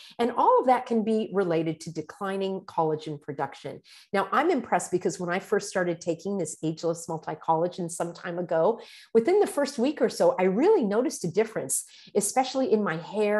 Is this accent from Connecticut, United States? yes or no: no; California, United States; Now, I grew up in Orange County, went to Disneyland as a child